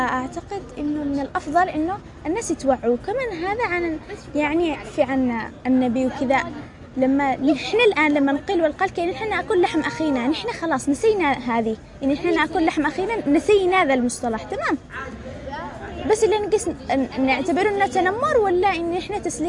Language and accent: Arabic; Yemen; نحن كيمنيين